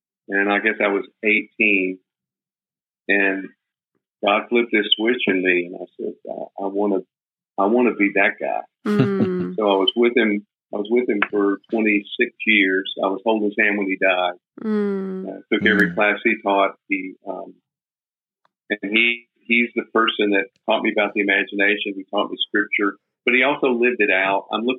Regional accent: Nashville, Tennessee, United States; because again, I grew up in Nashville, and musicians are losers.

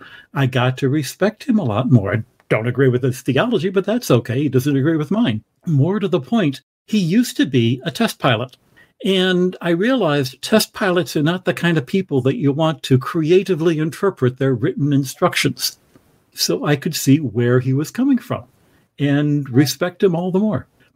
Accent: Detroit, Michigan, United States; I'm originally from Detroit and been around lots of places

